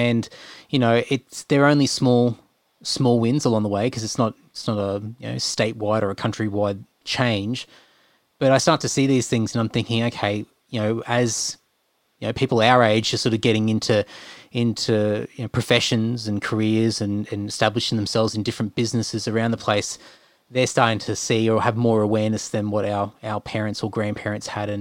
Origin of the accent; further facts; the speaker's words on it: Australia; It's been celebrated as part of our culture of, you know, being Australian, you know, having a punt and whatever that looks like in its own form.